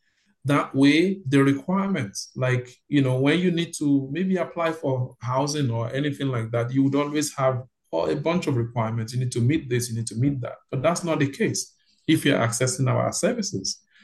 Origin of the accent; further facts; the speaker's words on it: Nigeria; now in Toronto, Canada; I'm from Nigeria. Yes, I'm from Nigeria.